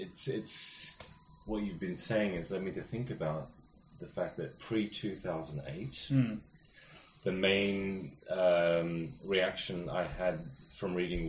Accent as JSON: {"language": "English", "country": "Australia", "said": "the podcast probably don't think I sound particularly Australian. And I'm continually asked whether I'm English."}